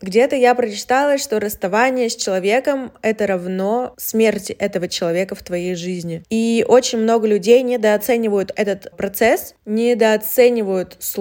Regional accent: Yekaterinburg, Sverdlovsk Oblast, Russia; мне 21, и я из Екатеринбурга.

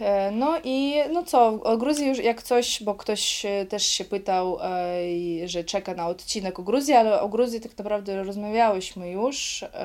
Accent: Kaliningrad, Kaliningrad Oblast, Russia; ogólnie jesteśmy z Kaliningradu, to jest ta nasza ekipa z dzieciństwa

